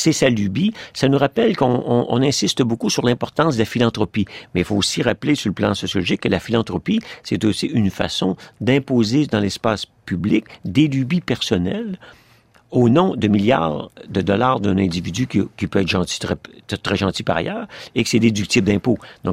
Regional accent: Canada; Par exemple, chez nous, au Canada

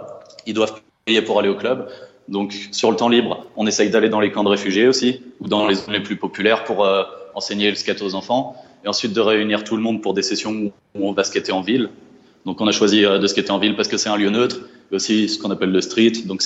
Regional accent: New York, United States; now in France; Donc je viens de New York en France

